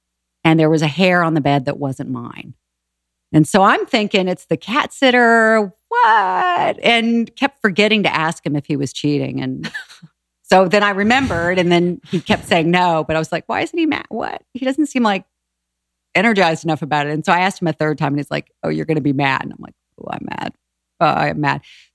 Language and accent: English; the South, United States; So we're from the South.